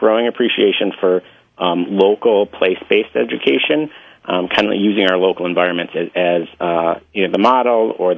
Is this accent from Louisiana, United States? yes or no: no; Dunkirk, New York, United States; moved away; when I was growing up in Dunkirk, going to the Point and Wright Park, it was right there.